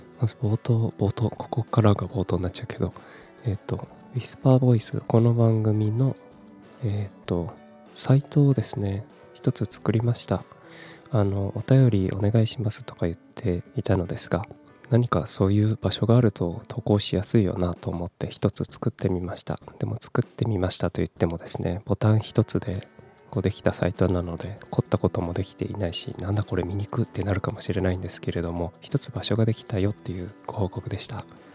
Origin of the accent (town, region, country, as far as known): Kumamoto, Japan; born or raised there; moved away as an adult; also born or lived in Fukuoka / Tokyo